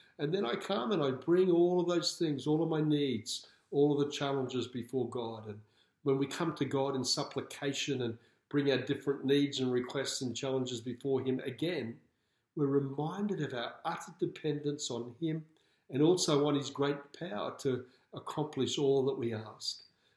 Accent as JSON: {"language": "English", "country": "Australia", "tie": "born there", "said": "I thank him I was born in Australia. I thank him I was born in the 20th century."}